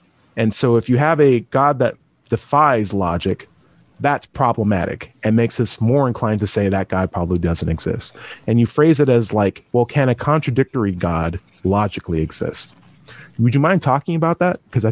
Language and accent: English; California, United States; I grew up in California